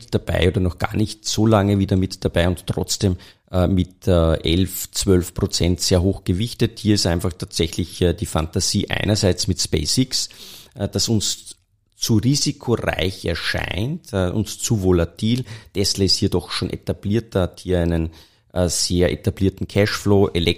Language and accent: German; Upper Austria, Austria; komme ich aus dem Sauwald, also aus dem Passauwald.